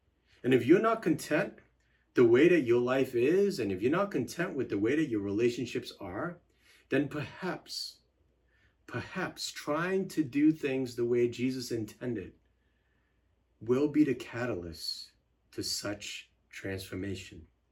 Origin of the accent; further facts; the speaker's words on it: United States; Growing up in America, I wore exactly what my surroundings were telling me to wear.